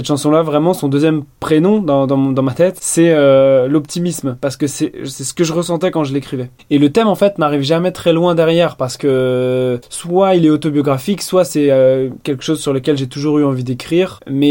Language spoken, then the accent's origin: French; Brittany, France; des groupes bretons parce qu'on vient de Bretagne